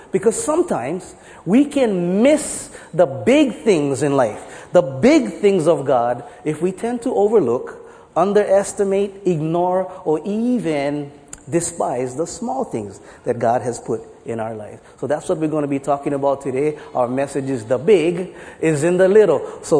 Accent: Honolulu, Hawaii, United States; now in Kauai, United States; I grew up in Honolulu. I'm a Honolulu boy. I grew up in Kalihi-Palama. In fact, a couple blocks down the road. I grew up, and then we moved to Kauai.

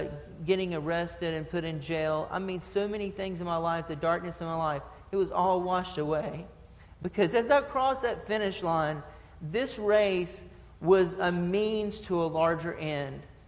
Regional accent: the South, United States; And I'm from the South where we have 90,000 people packing stadiums.

